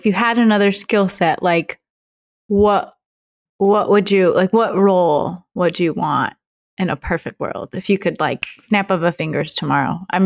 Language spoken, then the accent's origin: English; Chicago, Illinois, United States; First of all, you failed because I heard an S in Illinois, and that's not allowed for us from Chicago, Illinois.